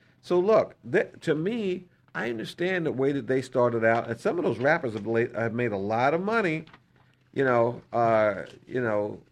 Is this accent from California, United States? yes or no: no; Brooklyn, New York, United States; as you know, my brothers and I grew up in Brooklyn.